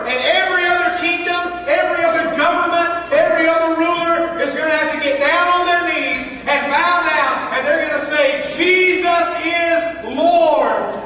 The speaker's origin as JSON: {"language": "English", "region": "Mississippi", "country": "United States", "said": "I'm from Mississippi. We just call it a coon."}